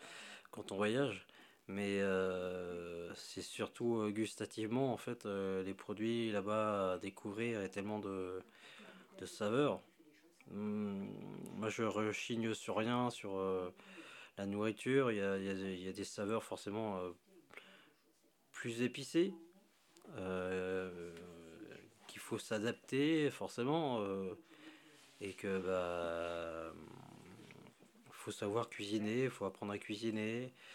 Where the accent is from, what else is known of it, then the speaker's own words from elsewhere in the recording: Royan, Nouvelle-Aquitaine, France; also born or lived in Paris; Moi, au départ, en fait, je suis de Charente-Maritime, du côté de Royan. Et donc, j'ai passé toute mon enfance là-bas à apprendre la cuisine.